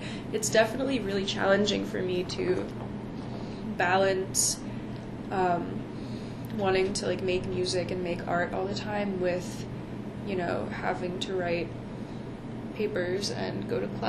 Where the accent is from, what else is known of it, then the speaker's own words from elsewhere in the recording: Boston, Massachusetts, United States; I grew up in Boston, and I traveled a fair amount as a kid